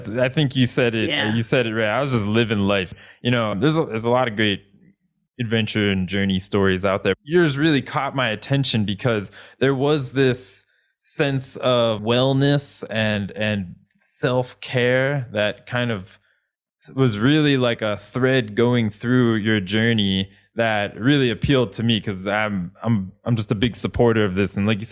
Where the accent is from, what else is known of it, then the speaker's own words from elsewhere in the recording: United States; and I'm from United States, but I've only done my most of my long distance biking has been in Europe.